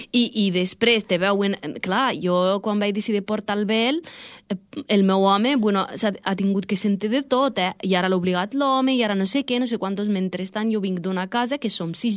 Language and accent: Catalan; Morocco; nosaltres, pues, que som del Marroc, pues, sempre podem portar algo bonic, cultural, que no és religiós